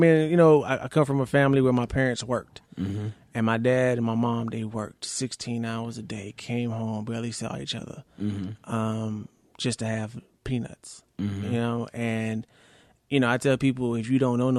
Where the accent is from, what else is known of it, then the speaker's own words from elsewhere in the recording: Miami, Florida, United States; and if y'all don't know, I am from Miami, from city to city in my car selling this stuff.